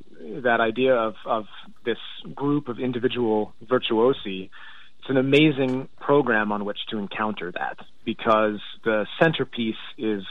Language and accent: English; Connecticut, United States; Yes, indeed. Grew up all through high school there.